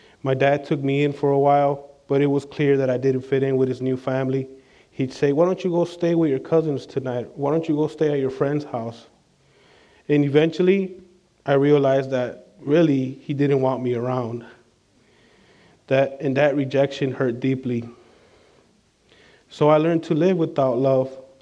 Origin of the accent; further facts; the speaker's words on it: Chicago, Illinois, United States; born there; I was born on January 25th, 1990, at Norwegian Hospital in Humboldt Park, Chicago, Illinois.